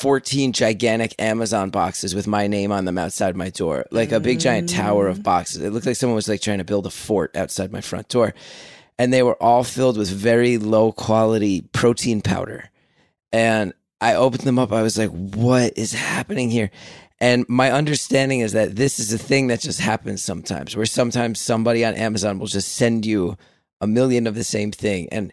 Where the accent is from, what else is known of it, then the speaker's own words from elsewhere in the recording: New Jersey, United States; you did mention that I grew up in New Jersey and I have some North Jersey in me, so I'm very skeptical.